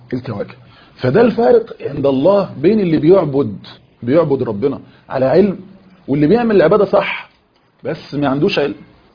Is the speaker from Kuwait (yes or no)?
no; Egypt; احنا كان عندنا في مصر ربما بيقوم بالكلام ده ناس عاديين مش اطباء